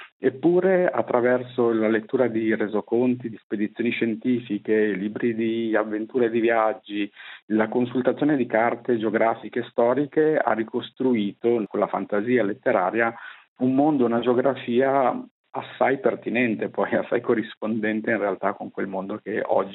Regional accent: Genoa, Liguria, Italy; Io sono di Genova

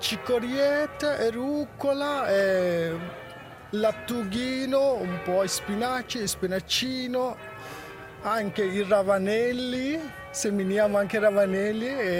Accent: Afghanistan; Sono origine afghano, vengo dall'Afghanistan.

